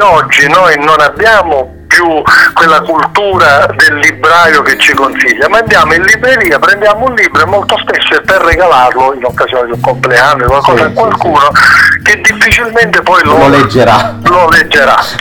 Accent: Sicily, Italy; io sono siciliano

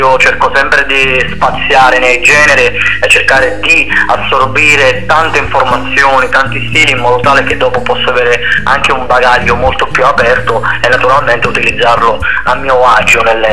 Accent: Calabria, Italy; io sono legato alla mia terra, alla Calabria. Io sono originario di un paesino di 3.000 anime, si chiama Murmansk.

